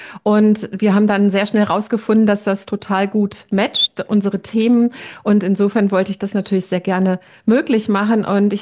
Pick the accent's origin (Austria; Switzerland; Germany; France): Germany; West Germany; ich bin natürlich jetzt auch noch mal ein bisschen älter, aber ich bin in Westdeutschland groß geworden.